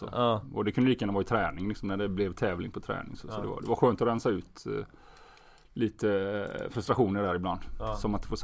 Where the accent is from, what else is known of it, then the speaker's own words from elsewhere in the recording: Västra Götaland County, Sweden; Ja, jag är uppvuxen i Görland, heter det. Ett litet samhälle söder om Stenungsund, ligger 4 mil norr i Göteborg ungefär.